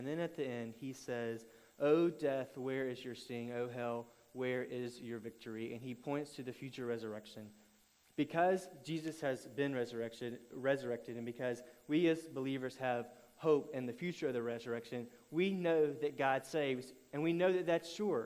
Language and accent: English; Alabama, United States; I grew up in Alabama, and Alabama and Mississippi and Arkansas and several other of the far less great southern states compete quite often to be the last in education.